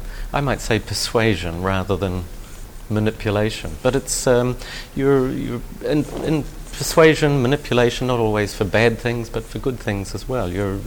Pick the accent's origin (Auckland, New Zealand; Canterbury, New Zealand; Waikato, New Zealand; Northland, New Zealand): Auckland, New Zealand; when I was growing up in Panmure and Auckland